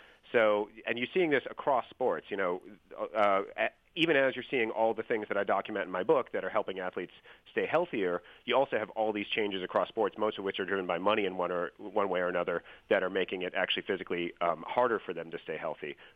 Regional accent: Milwaukee, Wisconsin, United States; I grew up in Milwaukee.

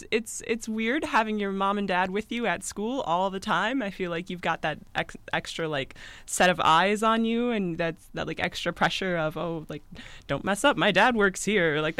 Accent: Waterford, Wisconsin, United States; I grew up in Waterford, Wisconsin, which is just 45 minutes, like northwest-ish of here.

